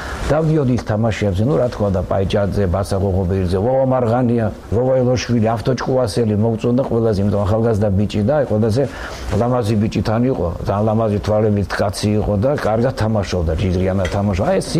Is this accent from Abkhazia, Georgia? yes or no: yes; Gagra, Abkhazia, Georgia; დავიბადე გაგრაში და ბავშვობიდან ჩვენ ქონდა ზღვა და სტადიონი.